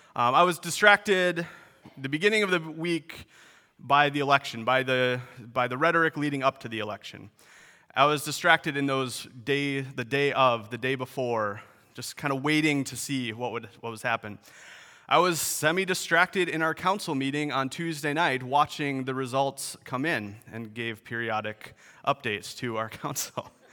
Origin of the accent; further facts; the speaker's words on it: United States; I'm pretty sure everybody here knows that I'm American.